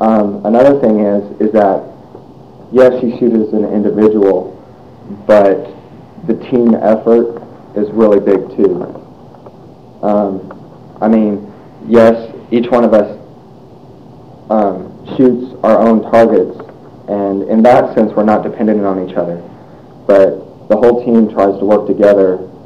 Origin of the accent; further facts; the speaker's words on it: Colorado, United States; born there; also born or lived in Brownwood, Texas, United States; I was born in Colorado, but I went to school in Texas, in a little town called Brownwood.